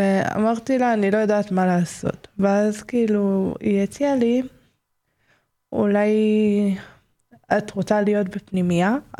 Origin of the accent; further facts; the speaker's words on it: Beersheba, Southern District, Israel; born there; אני אמא. אני נולדתי בבאר שבע.